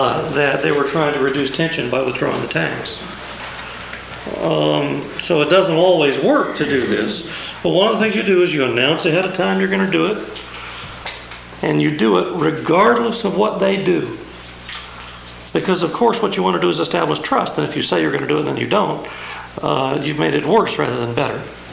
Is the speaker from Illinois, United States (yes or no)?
no; Georgia, United States; There's a model called GRIT, which I like because I'm from Georgia.